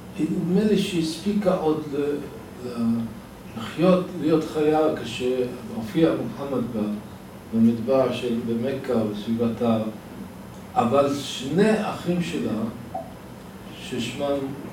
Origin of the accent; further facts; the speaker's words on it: Baghdad, Baghdad Governorate, Iraq; כשהייתי ילד בגיל, בבגדד, בבית ספר עממי